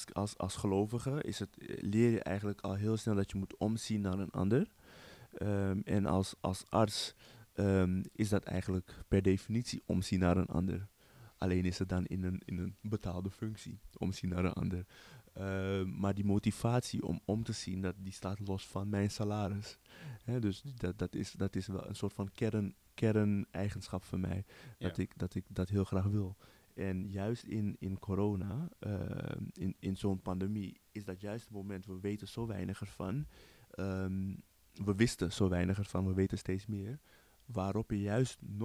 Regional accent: Suriname; born there; ik ben geboren in Suriname.

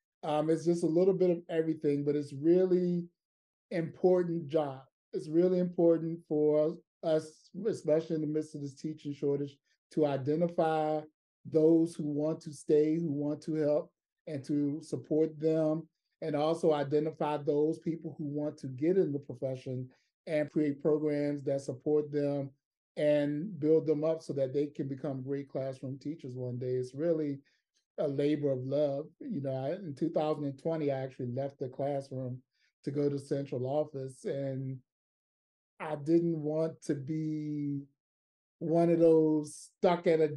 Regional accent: Virginia, United States; I grew up in King William County, Virginia. King William County, Virginia is one of those small rural southern counties.

